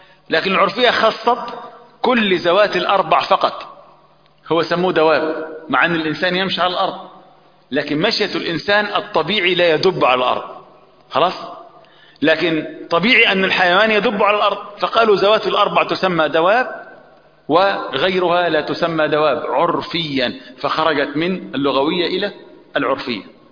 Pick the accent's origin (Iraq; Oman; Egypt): Egypt; Upper Egypt; احنا عندنا في الصعيد يسمون العقارب دبيب